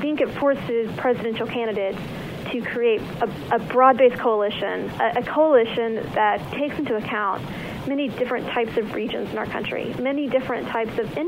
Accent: Texas, United States; so I'm from Texas.

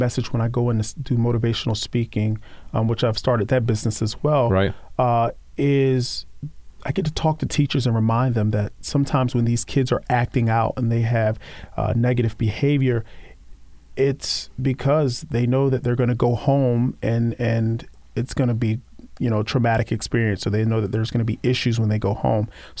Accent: Maryland, United States; born there; I was born on the Eastern Shore of Maryland, and I was born into a single-parent home

